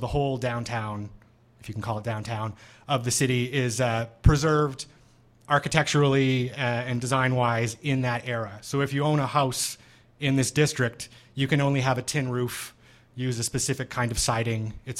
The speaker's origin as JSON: {"language": "English", "town": "Toronto", "region": "Ontario", "country": "Canada", "said": "I'm an artist from Toronto"}